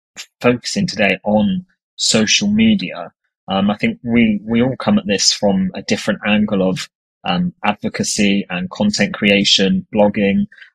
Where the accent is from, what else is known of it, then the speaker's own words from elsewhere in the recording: South West England, United Kingdom; I have SMA myself, and I'm from Cornwall.